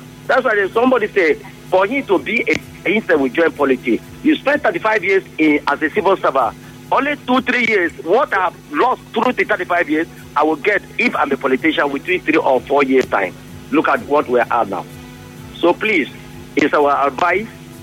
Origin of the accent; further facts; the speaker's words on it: Eleme, Rivers, Nigeria; from Eleme.